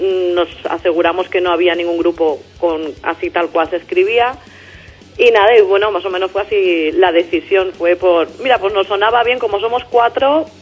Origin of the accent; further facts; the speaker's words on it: Valencia, Valencian Community, Spain; Somos de Valencia, que hace mucho calor y se está muy bien el clima